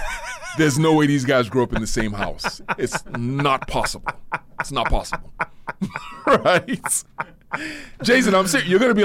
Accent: Nigeria; when I was a kid, mm-hmm. like growing up in Nigeria, we grew up around, like, my father was well off, right?

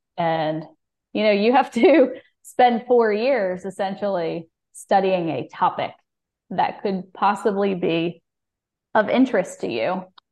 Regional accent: Pennsylvania, United States; I grew up in Pennsylvania in a soccer family, one of five kids.

